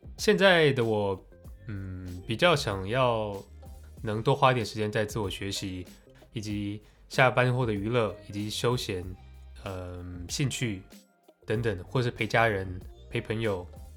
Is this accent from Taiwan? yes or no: yes; Hsinchu, Taiwan; moved away as an adult; also born or lived in Taipei / Shanghai; 首先我是一个土生土长的台湾人，故乡在新竹。大学毕业后，我也在台北工作了一阵子，之后有机会到了上海，也在那边住了几年。